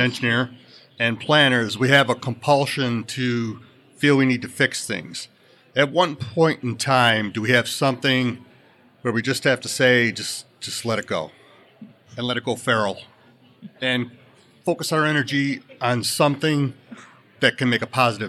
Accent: Tonawanda, New York, United States; from Tonawanda, New York, just outside of Buffalo.

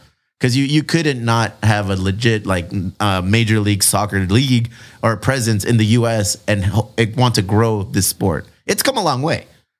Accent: San Diego, California, United States; But we're from San Diego and I rep my, you know, I'm loyal to this soil.

